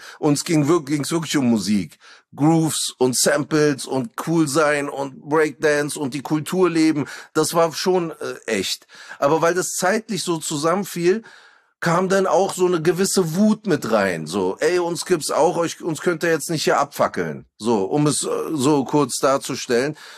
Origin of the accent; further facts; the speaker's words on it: Berlin, Germany; born there; Ich bin in Berlin geboren